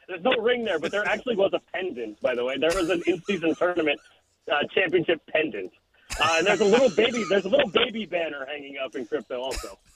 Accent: San Francisco, California, United States; I didn't grow up in L.A. I grew up in San Francisco. And so I come at it from a different perspective.

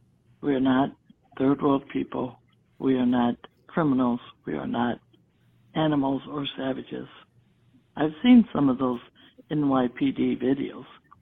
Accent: United States; As an American, I'd love to have my voice heard.

